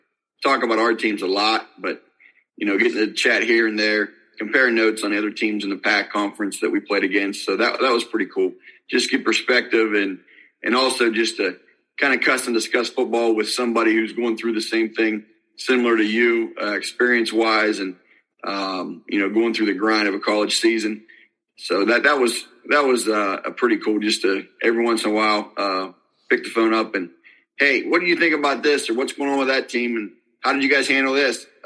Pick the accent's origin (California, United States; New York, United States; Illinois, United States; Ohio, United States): Ohio, United States; East Palestine; then I went to East Palestine, Ohio, and my hometown, and I coached there a year.